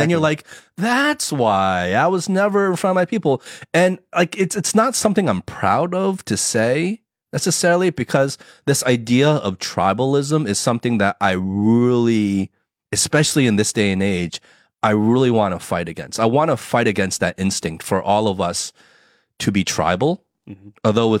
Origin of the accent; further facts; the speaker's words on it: United States; When I was growing up in the States, I never felt more American than ever. I was like, yeah, I'm American through and through. This is my home. This is my culture.